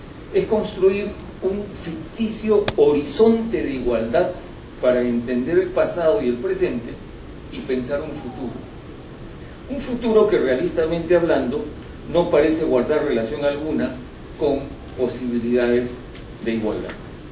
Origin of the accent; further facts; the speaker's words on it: Peru; Pero en una sociedad como la peruana, nuestras condiciones son marcadamente otras.